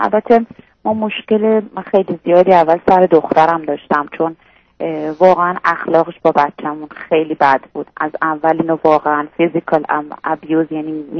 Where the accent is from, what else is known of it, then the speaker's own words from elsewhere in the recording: Iran; moved away as an adult; الان هم البته از ایران اومدیم بیرون، الان ایران نیستیم